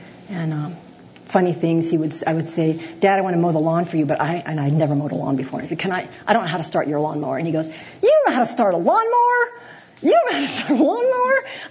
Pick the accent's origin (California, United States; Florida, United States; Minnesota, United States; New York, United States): Florida, United States; I grew up in the Cape Kennedy area, where for a field trip we go to the beach and watch the space shuttle